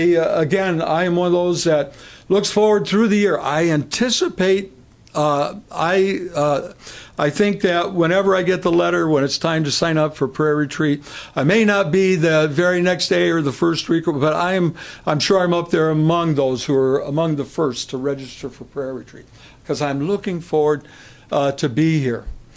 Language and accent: English; United States; Back at the age of 12, I was a pagan growing up in America.